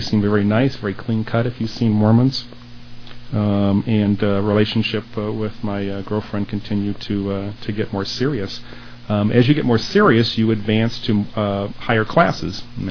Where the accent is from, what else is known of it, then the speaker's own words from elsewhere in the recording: Monrovia, California, United States; I grew up in Monrovia, California, and I grew up in a Baptist household.